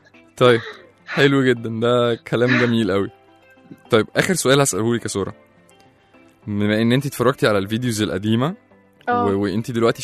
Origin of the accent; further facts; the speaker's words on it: Egypt; ان احنا كمصريين او القدماء المصريين في وقت الفراعنه كنا احنا من اوائل الحضارات